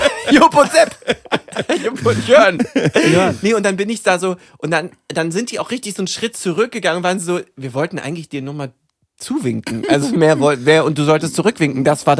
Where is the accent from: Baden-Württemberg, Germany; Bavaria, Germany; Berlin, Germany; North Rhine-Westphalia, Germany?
Berlin, Germany; weil ja Berlin meine Heimatstadt ist